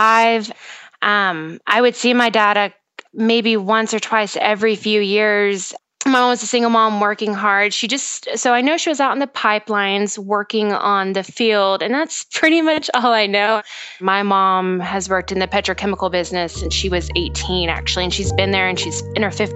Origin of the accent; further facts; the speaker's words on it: Texas, United States; except I grew up in Texas.